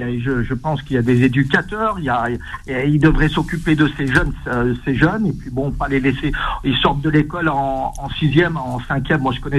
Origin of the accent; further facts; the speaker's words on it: Lyon, Auvergne-Rhône-Alpes, France; born there; Écoutez, j'habite à Vez. Je suis né à la Duchère.